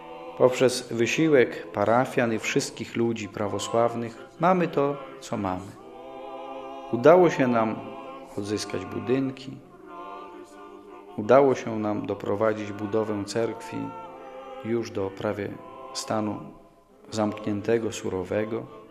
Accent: Białystok, Podlaskie Voivodeship, Poland; albowiem wyrosłem nieopodal Supraśla, tam gdzie się urodziłem, a więc w Białymstoku

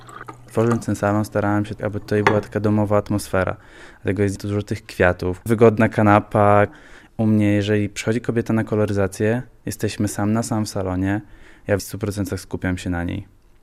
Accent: Białystok, Podlaskie Voivodeship, Poland; Wychowałam się w Starosielcach, przy ulicy Warszczańskiej mieszkałem.

